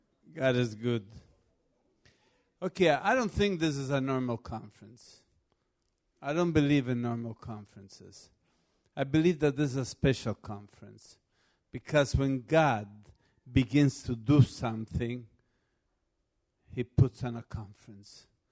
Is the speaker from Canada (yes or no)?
yes; Canada; now in United Kingdom; I'm here in England. I grew up in Canada.